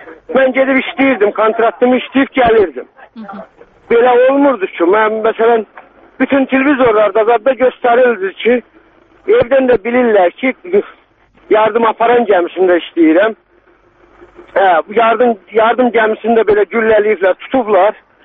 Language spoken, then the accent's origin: Azerbaijani; Azerbaijan; moved away; biz özümüz, mən özüm Cəbrəliyəm. Yəni, o köçkünlərdən...